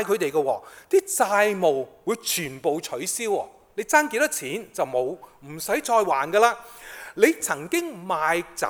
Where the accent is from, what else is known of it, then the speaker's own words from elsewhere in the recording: Hong Kong; 这些都刻画了不少我们香港人心灵贫穷的情况